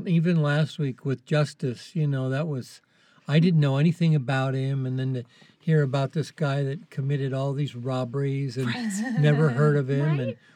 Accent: Midwest, United States; I grew up in the Midwest, and there was quite a few around there.

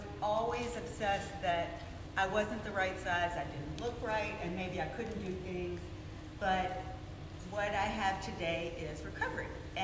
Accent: the South, United States; But I grew up in the South.

